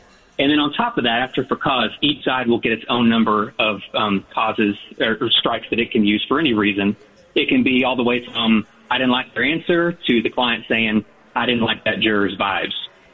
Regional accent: Commerce, Texas, United States; I got someone back in Hunt County because that's where I grew up in Commerce

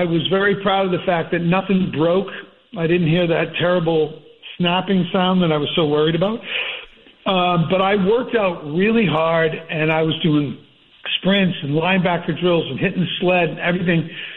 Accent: New England, United States; I'm from New England

